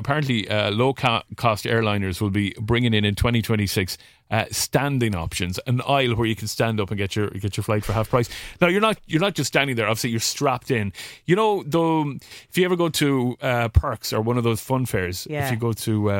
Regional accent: Ireland; Irish inventions, everybody. We've invented quite a lot of stuff. Up in my hometown, some lad from up my neck of the woods invented the guided torpedo for submarines.

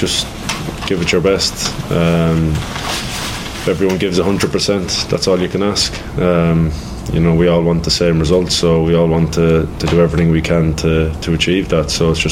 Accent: Ireland; You know, we're all Irish fans ourselves. If we weren't in the squad, we'd probably be trying to get a ticket, trying to go.

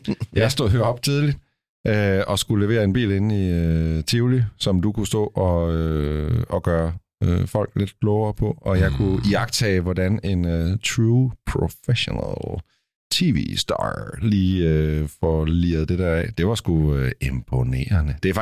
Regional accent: Aarhus, Central Denmark Region, Denmark

